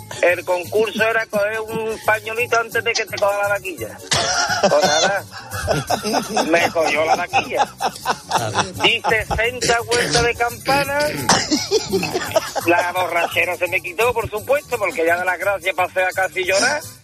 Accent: Cádiz, Andalusia, Spain; Yo soy de Cádiz, yo vengo.

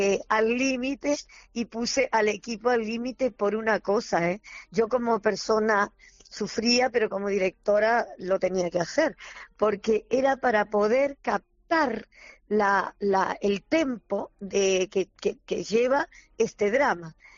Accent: Uruguay; born there; soy nacida en Uruguay, mi Uruguay natal, de raíces españolas al 100%. Yo digo que si tengo algo de talento es por España, ¿eh? Y estoy orgullosa de haber nacido en Uruguay.

